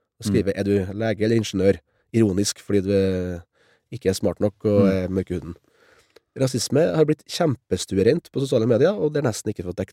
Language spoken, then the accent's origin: Norwegian; Levanger, Trøndelag, Norway; Vi har øy utenfor Levanger der jeg kommer fra, Ytterøya